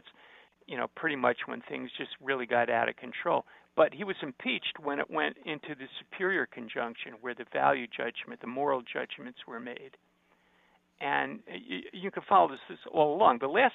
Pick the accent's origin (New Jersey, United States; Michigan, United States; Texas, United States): New Jersey, United States; And I grew up in Jersey. I lived there till I was about my late 30s.